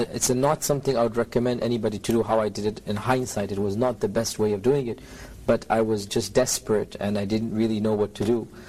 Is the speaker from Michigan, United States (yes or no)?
no; Houston, Texas, United States; born there; But I was born in Houston, Texas.